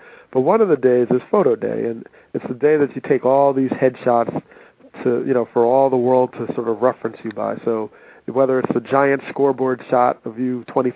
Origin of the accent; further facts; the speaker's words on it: Teaneck, New Jersey, United States; growing up in Teaneck, New Jersey, which was committed to diversity and integration and harmony, was that, yes, you're from this walk of life, African American in my case